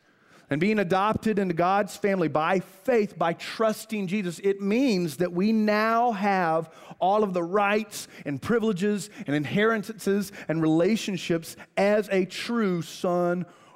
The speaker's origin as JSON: {"language": "English", "town": "Greenville", "country": "United States", "said": "And I told her I was from Greenville, and I owned this jacket in college."}